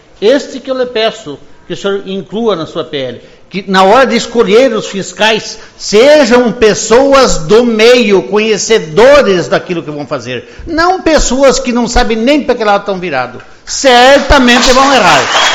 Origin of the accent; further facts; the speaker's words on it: Rio Grande do Sul, Brazil; Todos nós somos gaúchos